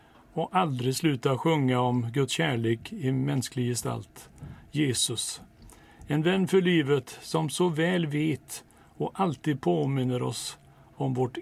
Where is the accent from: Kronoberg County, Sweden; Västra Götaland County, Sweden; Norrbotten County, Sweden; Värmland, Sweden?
Västra Götaland County, Sweden; Donsö; Som liten, när någon på Donsö frågade om vem jag var så fick jag lära mig att svara